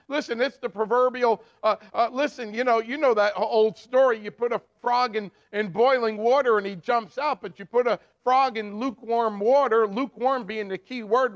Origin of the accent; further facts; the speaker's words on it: New Jersey, United States; also born or lived in Rockland, Maine; I was born in Maine. I was born in Rockland, Maine, but I grew up in New Jersey. And I came back almost 20 years ago.